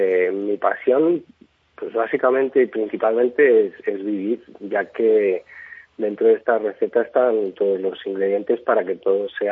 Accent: Madrid, Community of Madrid, Spain; born there; now in Mallorca, Spain; pues yo nací en Madrid, tengo 34 años

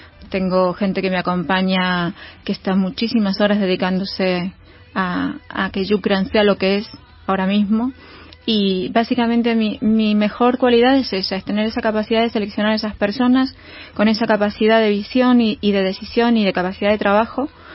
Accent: Buenos Aires, Argentina; moved away as an adult; now in Spain; Yo vengo de Argentina, nací en Buenos Aires. Empecé a trabajar muy jovencita, con 16 años.

